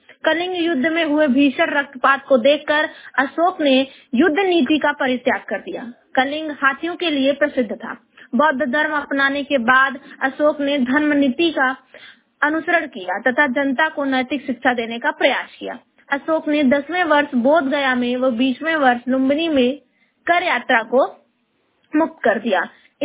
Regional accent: Uttar Pradesh, India; उत्तर प्रदेश जौनपुर जिले की निवासी हूँ।

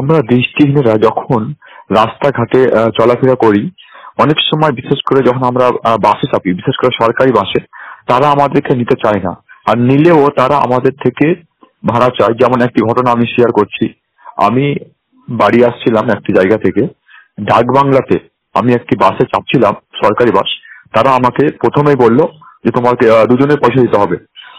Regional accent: Malda, West Bengal, India; আমার বাড়ি মালদা জেলা।

